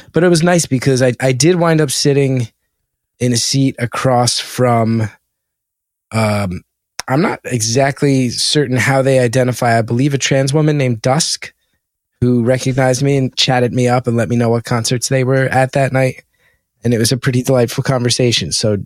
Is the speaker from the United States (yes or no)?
yes; West Orange, New Jersey, United States; between us all growing up in West Orange and then going to Rutgers in that era